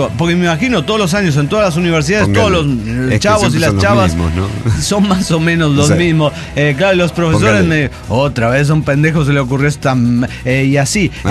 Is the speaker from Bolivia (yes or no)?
yes; Bolivia; soy la ordenadora de Bolivia